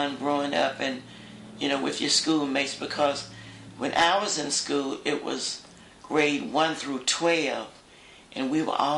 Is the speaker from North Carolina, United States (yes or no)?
yes; Carrboro, North Carolina, United States; Well, actually, I was born at Lincoln Hospital in Durham, North Carolina.